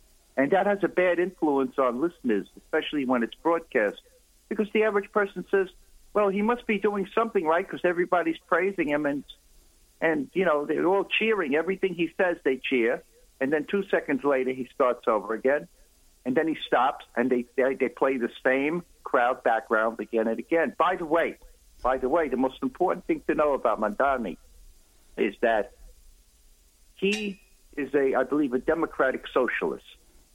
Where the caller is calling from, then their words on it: New York City, New York, United States; New York City.